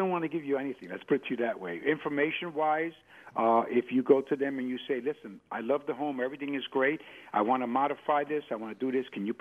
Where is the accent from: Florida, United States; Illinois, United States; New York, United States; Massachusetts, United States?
New York, United States; I mean, I come from New York, where everybody gouges you.